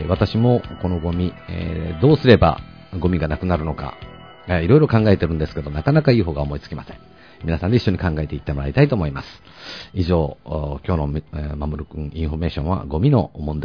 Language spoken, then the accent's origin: Japanese; Okayama, Japan; 私は岡山県出身、岡山出身なんですけど、